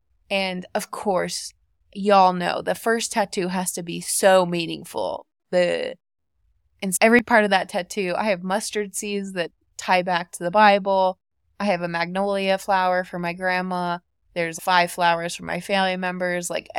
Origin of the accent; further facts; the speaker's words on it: Monterey, California, United States; And I grew up in Monterey, and there was a lot of jellyfish.